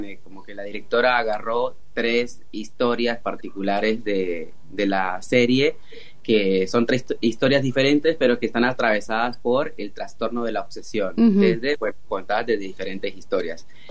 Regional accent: Arauca, Colombia; Soy de una ciudad que se llama Arauca, que es frontera con Venezuela

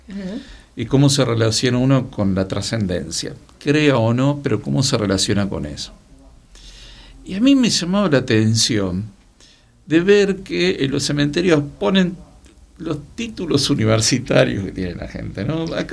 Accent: Argentina; No, sí, sabemos, somos argentinos, ¿no?

